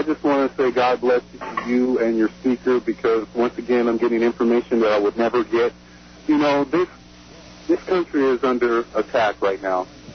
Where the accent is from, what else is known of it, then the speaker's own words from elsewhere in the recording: United States; And me as an American, I just feel so helpless.